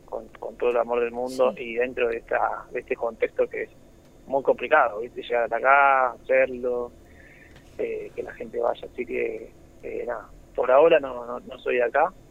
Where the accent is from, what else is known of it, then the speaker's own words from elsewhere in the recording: Buenos Aires, Argentina; Yo soy de Buenos Aires, ahora vivo en tantos lugares, y estoy de pasada por aquí.